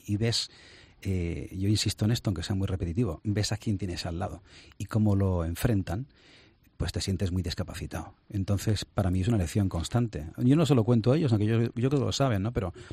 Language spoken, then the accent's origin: Spanish; Málaga, Andalusia, Spain; moved away; Yo soy malagueño también, pero he estado 23 años fuera de España.